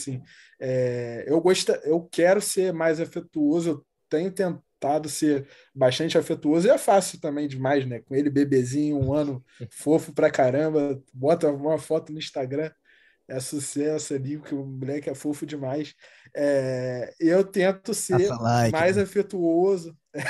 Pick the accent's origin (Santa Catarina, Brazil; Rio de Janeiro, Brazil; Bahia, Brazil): Rio de Janeiro, Brazil; eu cresci no Morro do Jacarezinho, aqui na zona norte do Rio